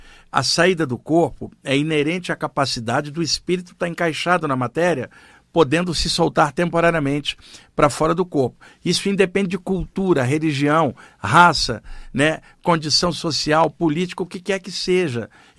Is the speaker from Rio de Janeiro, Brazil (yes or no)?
yes; Rio de Janeiro, Brazil; ir nos grupos espirituais do Rio de Janeiro, onde eu cresci